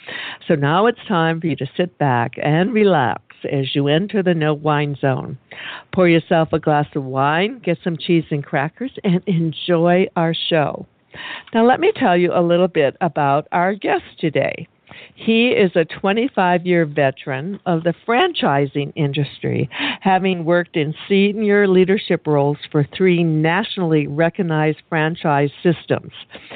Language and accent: English; Midwest, United States; you know, you sound like I grew up in the Midwest, too